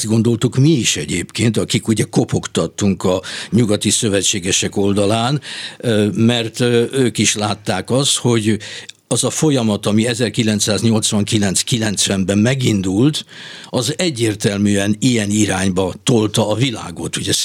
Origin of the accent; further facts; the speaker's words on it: Hungary; ez abba az irányba mutatott, hogy tényleg magyarok vagyunk, és európaiak vagyunk